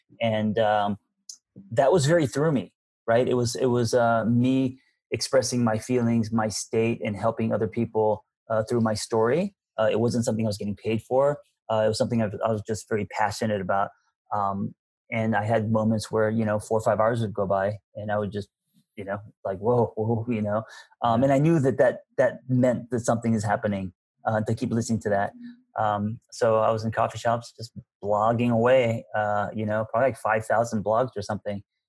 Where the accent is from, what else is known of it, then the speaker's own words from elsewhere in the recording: United States; And also being Korean American, you know, and kind of opening up, maybe people weren't used